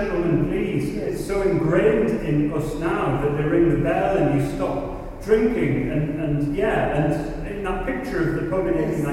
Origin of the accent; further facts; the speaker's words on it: North East England, United Kingdom; because I'm actually from the North East, you might not have realised that, I mean, I keep it hidden